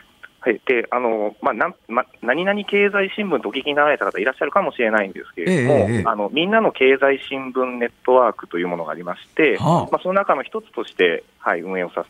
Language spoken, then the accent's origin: Japanese; Kyoto, Japan; born there; あ、は京都に、ね。